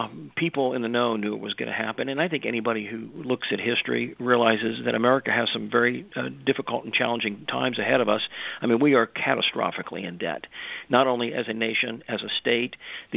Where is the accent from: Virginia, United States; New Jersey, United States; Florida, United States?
Virginia, United States; I grew up on Little Creek Amphibious Base, which is the home of SEAL Team 2. I spent most of my developing years there